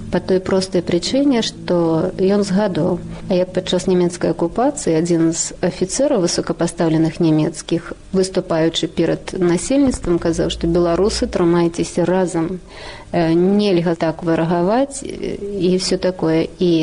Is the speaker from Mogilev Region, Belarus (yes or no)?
no; Savani, Minsk Region, Belarus; Я сама са Сталпцоўскага района, альбо, як кажуць у мясцовасці старэйшыя, са Сталпетчыны. Вёска мая называецца Савані, і Савані, і Савоні, два варыянты. Недалёка радзімая Куба Коласа.